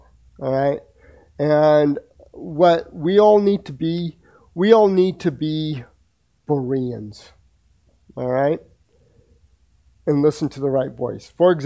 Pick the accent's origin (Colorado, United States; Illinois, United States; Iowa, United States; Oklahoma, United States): Colorado, United States; Pueblo; now in Florida, United States; native of Colorado, okay? I am not from Florida. I currently live in Florida, okay?